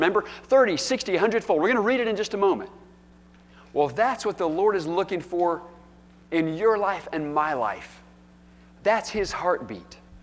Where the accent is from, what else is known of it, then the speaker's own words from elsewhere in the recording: North Carolina, United States; also born or lived in Texas; But growing up in North Carolina, out in the country, and we had a really big garden.